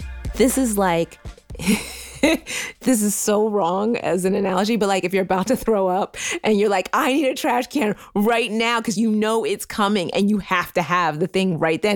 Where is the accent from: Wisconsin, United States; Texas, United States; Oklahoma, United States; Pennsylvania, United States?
Pennsylvania, United States; Philadelphia; I'm from Philadelphia, and her church was really boring and I did not like going.